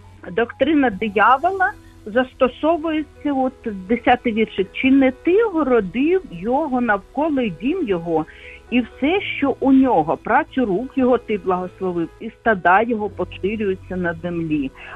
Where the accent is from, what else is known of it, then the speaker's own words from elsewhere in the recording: Kyiv, Ukraine; я з Києва.